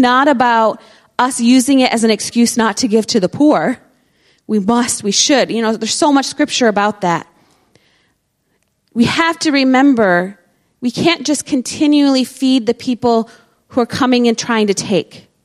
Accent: United States; Especially as an American, we're all about our rights.

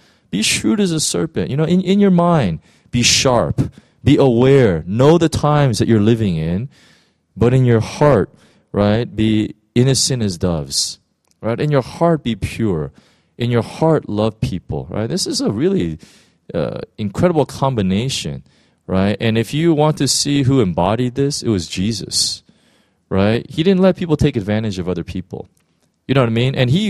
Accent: United States; I come from from America, right?

